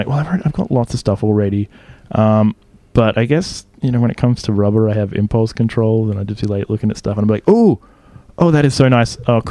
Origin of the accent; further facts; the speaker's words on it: Victoria, Australia; accent: Victorian; I keep thinking my accent is a bit, it's not very Australian.